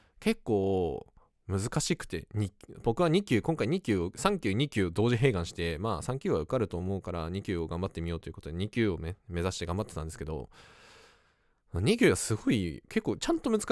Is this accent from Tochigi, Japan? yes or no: no; Hokkaido, Japan; 僕は結構北海道人なので、北海道のことはある程度わかるんですよ。まあ北海道人だから当たり前なんですけどね。